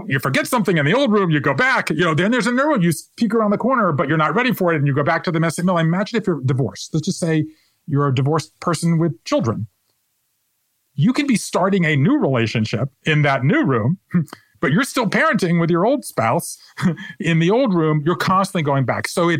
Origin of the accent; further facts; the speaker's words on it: Savannah, Georgia, United States; I was talking to a woman named Rosemary Danielle in my hometown of Savannah, Georgia